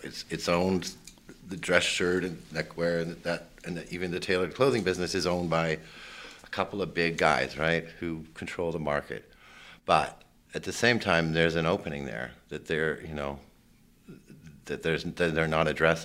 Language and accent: English; Canada; I didn't have a green card. Because I'm Canadian, by the way.